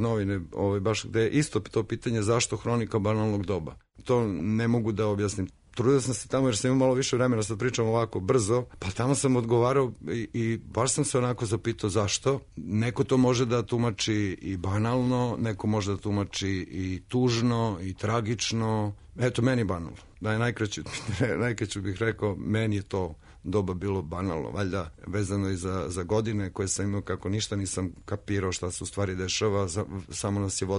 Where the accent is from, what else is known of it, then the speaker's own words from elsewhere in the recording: Petrovac na Mlavi, Southern and Eastern Serbia, Serbia; Pa ja sam iz malog mesta, ja sam rođen u Petrovcu na Mlavi i ja baš to imam. Imam jedan dobar deo života u malom mestu, a veći deo života u velikom gradu.